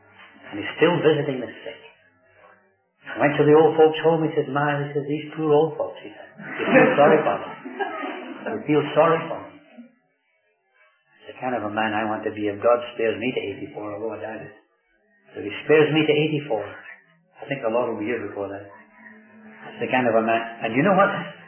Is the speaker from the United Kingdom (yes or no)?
yes; Scotland, United Kingdom; because I'm a Scotsman, as you know. And I have difficulty getting my rolling tongue around those two words together.